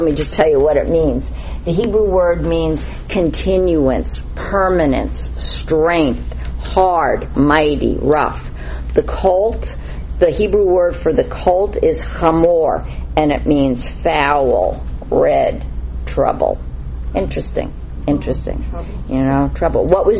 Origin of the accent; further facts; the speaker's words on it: Bronx, New York, United States; I'm from the Bronx.